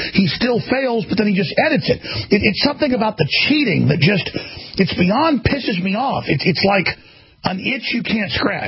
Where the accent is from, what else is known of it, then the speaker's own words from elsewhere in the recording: Texas, United States; They spent 6 months where I grew up outside Dallas and put out 2 NPR reports